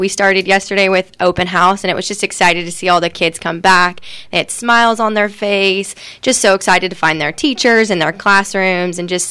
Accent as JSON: {"language": "English", "region": "Colorado", "country": "United States", "said": "I'm originally from Colorado, and so I met him in college, and he's a Lyon County resident, so he knew he wanted to be here."}